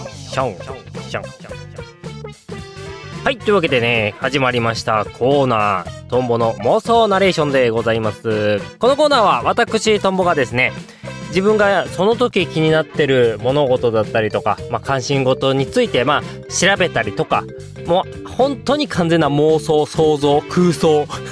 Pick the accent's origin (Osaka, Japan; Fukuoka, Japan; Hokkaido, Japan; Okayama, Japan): Hokkaido, Japan; now in Tokyo, Japan; 今更ながらも私まだね、東京寒いと思ってるから、北海道出身だけど